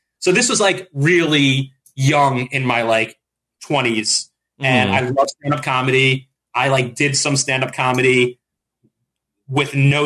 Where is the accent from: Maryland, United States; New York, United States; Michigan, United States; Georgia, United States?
New York, United States; Long Island; you know, we're both from Long Island. That's the way we come out of the womb, you know?